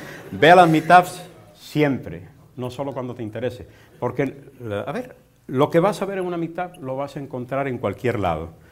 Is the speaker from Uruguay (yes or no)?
no; Venezuela; resulta que yo me crié en Venezuela